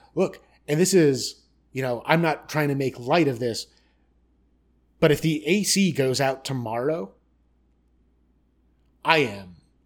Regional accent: United States; And like for me as an American, that's kind of what worries me.

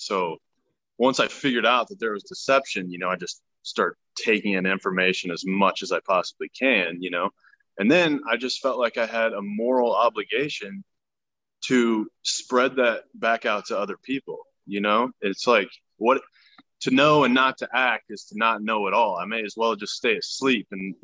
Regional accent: Kansas City, Missouri, United States; I grew up in the Midwest out here. I grew up on about 40 acres with my parents out here just outside of Kansas City.

